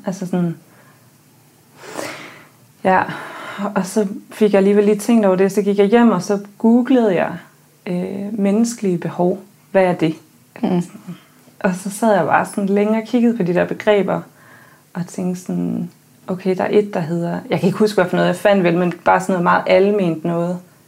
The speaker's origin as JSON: {"language": "Danish", "region": "Central Denmark Region", "country": "Denmark", "tie": "born or raised there", "said": "Jeg er født og opvokset på landet uden for Aarhus"}